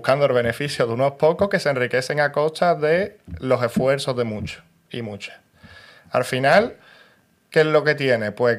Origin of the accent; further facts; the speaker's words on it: Seville, Andalusia, Spain; soy de Triana, pero al final vivo en un piso chico que está pensado para dos personas viviendo con siete personas.